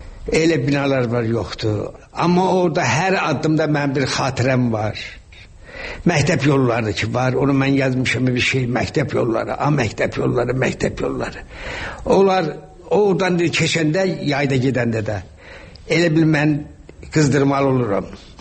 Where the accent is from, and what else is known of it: Shaki, Azerbaijan; born or raised there